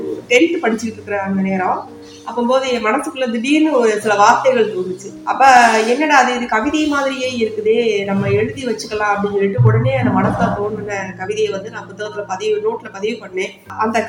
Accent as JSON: {"language": "Tamil", "town": "Madurai", "region": "Tamil Nadu", "country": "India", "tie": "born or raised there", "said": "நான் மதுரையில தான் பிறந்து வளர்ந்தது எல்லாமே, நான் படித்தது வளர்ந்தது எல்லாமே மதுரையில தான். மதுரை தான் என்னுடைய நேட்டிவ் பிளேஸ்."}